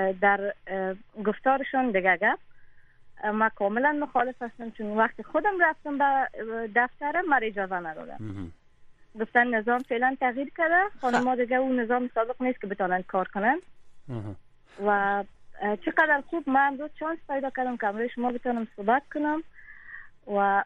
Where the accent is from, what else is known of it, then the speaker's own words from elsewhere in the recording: Kabul, Afghanistan; خودم و فامیلم تمام ما در کابل زندگی میکنیم، همینجا به دنیا آمدیم و خودم هم از کابل هستم